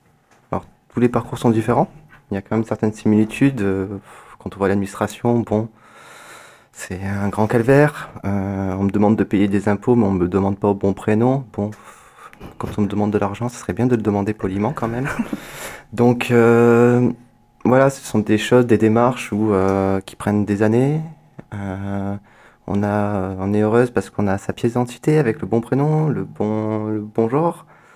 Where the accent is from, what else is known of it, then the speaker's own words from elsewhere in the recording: Marseille, Provence-Alpes-Côte d'Azur, France; moved away as an adult; Voilà, je suis originaire de Marseille et ça devenait invivable.